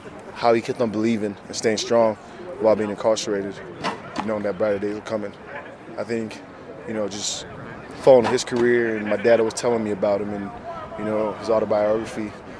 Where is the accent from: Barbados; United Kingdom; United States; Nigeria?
Nigeria; now in Canada; growing up in Nigeria, we ran track.